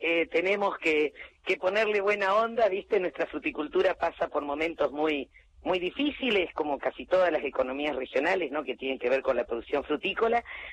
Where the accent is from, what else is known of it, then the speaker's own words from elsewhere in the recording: Corrientes, Argentina; yo soy correntina